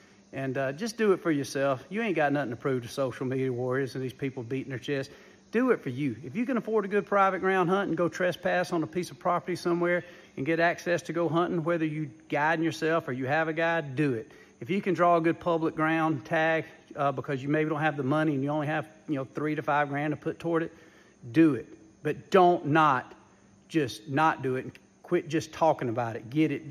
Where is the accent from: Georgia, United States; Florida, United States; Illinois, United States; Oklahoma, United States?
Georgia, United States; by the time you think about me growing up in Georgia